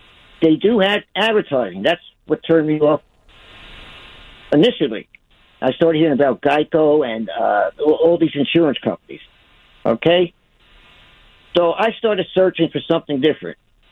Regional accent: Bayonne, New Jersey, United States; Yes, fine. I'm from Bayonne.

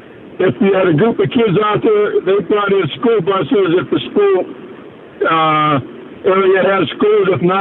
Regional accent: West Virginia, United States; I grew up in West Virginia, in the 60s.

